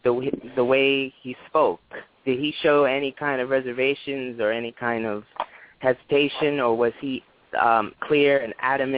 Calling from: Puerto Rico; Hi. I'm calling from Puerto Rico.

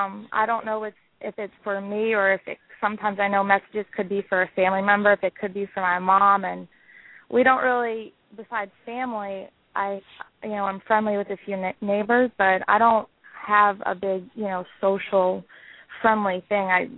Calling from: South Carolina, United States; I'm calling from South Carolina.

